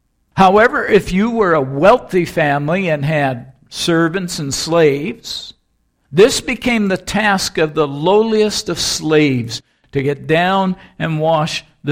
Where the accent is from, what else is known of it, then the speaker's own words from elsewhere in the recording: Kamloops, British Columbia, Canada; When I grew up near Kamloops, it was that way almost every night when you came in from the dust of the ground.